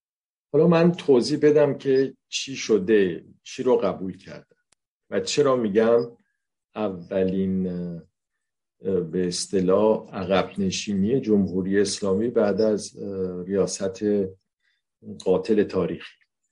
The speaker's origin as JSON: {"language": "Persian", "country": "Iran", "said": "مسلماً بازنده اصلی این بازی ما ایرانی ها و وطنمون ایران هستش"}